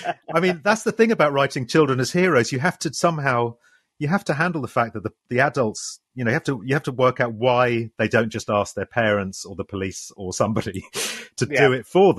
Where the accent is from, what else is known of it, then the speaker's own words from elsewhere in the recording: Ireland; I'm an Irish, you know, I was brought up in an Irish family